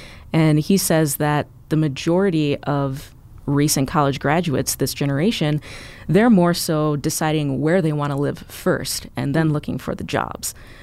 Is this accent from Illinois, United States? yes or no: yes; Roscoe, Illinois, United States; Well, I am from Roscoe, Illinois, originally.